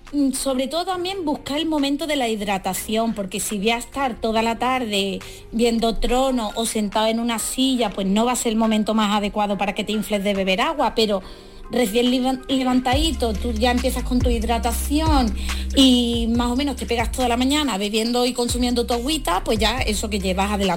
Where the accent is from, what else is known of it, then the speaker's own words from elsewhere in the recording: Málaga, Andalusia, Spain; Yo soy muy malagueña, pero es verdad.